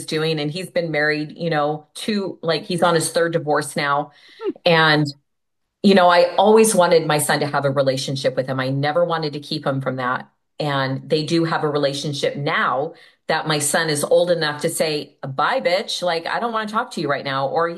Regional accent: California, United States; also born or lived in Kansas; I was living in Kansas and had to move back to California, my home state of California.

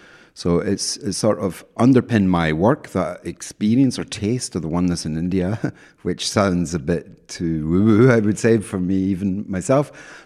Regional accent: Scotland, United Kingdom; moved away as an adult; now in Ireland; I'm Scottish. I've lived in Ireland for 28 years. I came here to study in 96.

